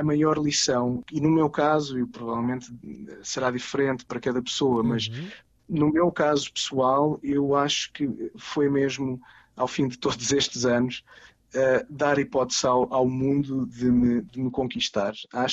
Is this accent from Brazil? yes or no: no; Portugal; now in Cambridge, United Kingdom; Em casa falamos português, e temos essa facilidade de sermos os dois portugueses